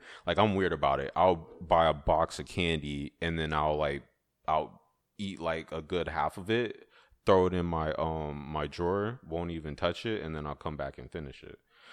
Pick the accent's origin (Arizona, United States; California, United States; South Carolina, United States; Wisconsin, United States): Arizona, United States; Sierra Vista; also born or lived in Washington / Kansas / Texas / Florida; Sierra Vista, Arizona. So my parents were, yeah, they were both in the army. So they just bounced around.